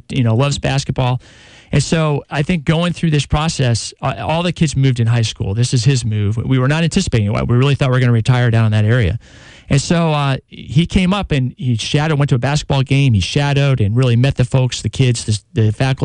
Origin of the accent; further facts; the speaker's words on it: Chelsea, Massachusetts, United States; born there; also born or lived in New Hampshire; I was born in Massachusetts. I was born in Chelsea Naval Hospital.